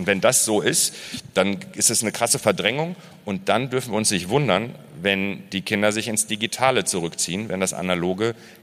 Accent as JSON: {"language": "German", "town": "Waltrop", "region": "North Rhine-Westphalia", "country": "Germany", "tie": "born or raised there", "said": "ich bin Kreis Recklinghausen in Waltrop aufgewachsen und war sehr viel in Recklinghausen unterwegs."}